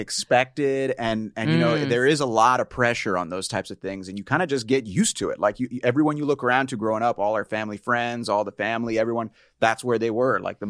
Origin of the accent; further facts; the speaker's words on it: Tampa, Florida, United States; Okay, so I grew up in Tampa, Florida.